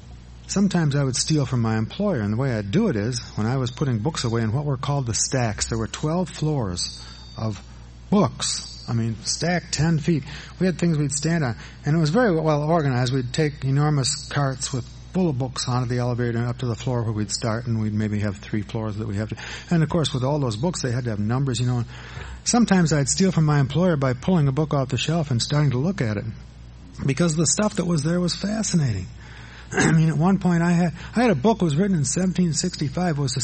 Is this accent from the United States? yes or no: yes; Madison, Wisconsin, United States; I attended the University of Wisconsin-Madison. I grew up in Madison, so it was just to get on the bus, give my dime to the bus driver, and ride across town.